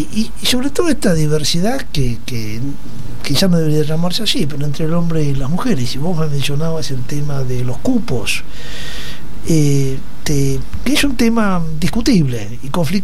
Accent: Argentina; cuando éramos chicos en Argentina eran 22 millones de habitantes, ahora somos 50.

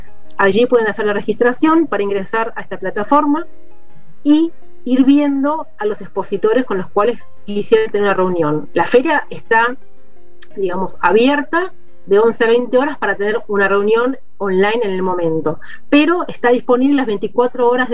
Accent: Argentina; O sea, yo como visitante argentino puedo encontrar

